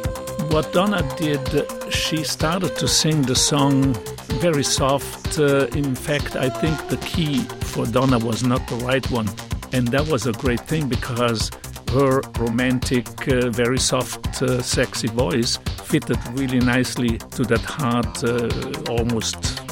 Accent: Italy; English is a second language; I am a composer from Italy.

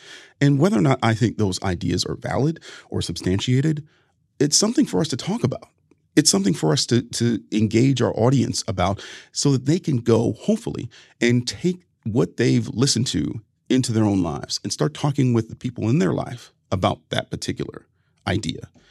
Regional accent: Ohio, United States; Sat on stage with J.D. Vance, the author of Hillbilly Elegy and now a Senate candidate in my home state of Ohio.

